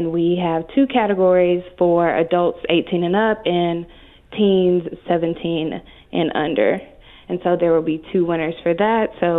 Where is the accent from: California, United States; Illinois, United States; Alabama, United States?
Alabama, United States; Mobile; I'm from Alabama, Mobile specifically, and I haven't seen anything like this back home.